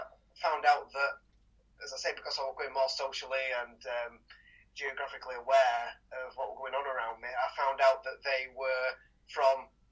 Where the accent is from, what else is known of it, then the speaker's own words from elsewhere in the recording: Huddersfield, Yorkshire and the Humber, United Kingdom; He was from my hometown of Huddersfield